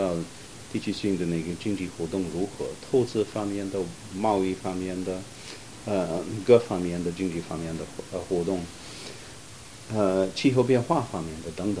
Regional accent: Australia; 我本人认为我们澳洲人能够重视这两方面的关系呢

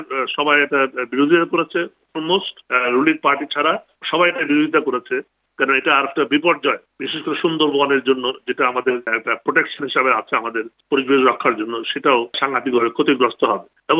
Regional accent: Bangladesh; now in Canberra, Australia; বাংলাদেশের জনসংখ্যা অনেক বড়, 16 কোটি মানুষ খুবই অল্প জায়গার মধ্যে, আমাদের জন্য এটা খুবই বিপজ্জনক। অথবা আমরা একজন বাংলাদেশী হিসাবে

